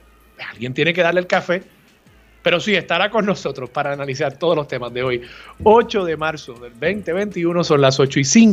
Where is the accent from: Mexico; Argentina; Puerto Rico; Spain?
Puerto Rico; como todo puertorriqueño, disfruto de las grandes victorias que el deporte puertorriqueño ha traído para Puerto Rico